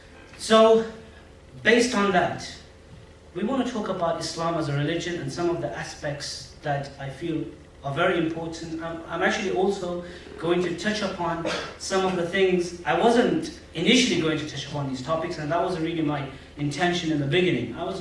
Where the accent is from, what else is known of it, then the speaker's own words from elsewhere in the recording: Leicester, East Midlands, United Kingdom; Then we realized on the way that it's quite far. I come from Leicester.